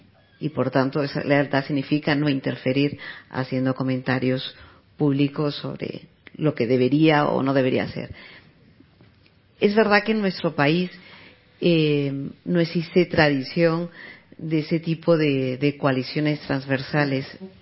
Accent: Spain; Pues yo vengo de España y vengo a preguntar, y yo sacaba mi pasaporte español

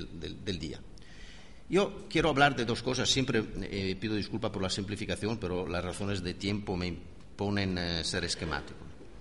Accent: Italy; Spanish is a second language; por ejemplo en Italia, de donde vengo yo

